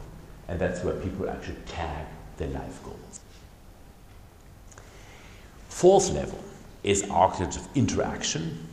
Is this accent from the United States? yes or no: no; Germany; For instance, Germany, my home country, it is some people in Mannheim who decide on how to write things, how the commas should be set.